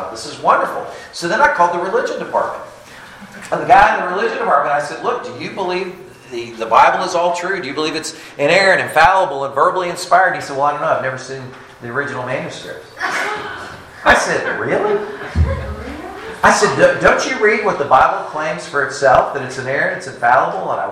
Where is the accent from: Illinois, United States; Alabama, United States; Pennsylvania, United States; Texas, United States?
Alabama, United States; I love the South. I grew up in the South. But I will tell you that because my parents were from Boston and Springfield, Massachusetts, I got beat up the first 10 years that I lived in Alabama.